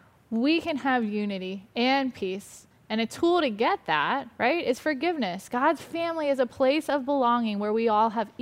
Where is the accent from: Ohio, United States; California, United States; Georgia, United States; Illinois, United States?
Ohio, United States; And so for me, I grew up in Ohio, and I shared a little bit of my high school story.